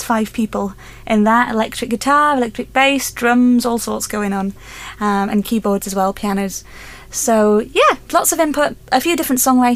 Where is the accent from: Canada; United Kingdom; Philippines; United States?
United Kingdom; Edale, East Midlands; And I'm from Edale, just over the hill, so the Hope Valley in Edale always creeps in as well.